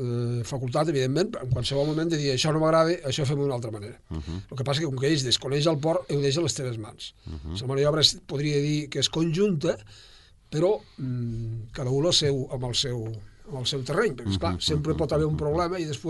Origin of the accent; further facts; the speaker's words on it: Lleida, Catalonia, Spain; Si soc no, de Lleida mateix.